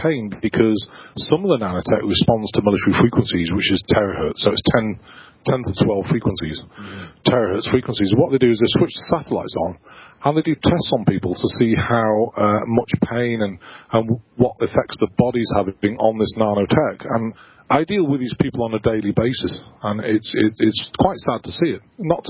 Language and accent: English; United Kingdom; now in Branson, United States; And I live in Branson, Missouri, even though I'm British.